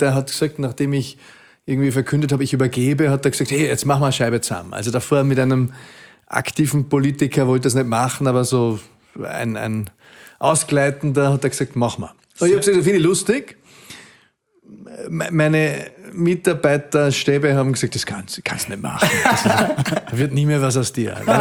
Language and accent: German; Vienna, Austria; meine Heimat, in Wien bin ich ein Maurer. weil mir Mauer am Herzen liegt. 23. Bezirk, ein Teil davon.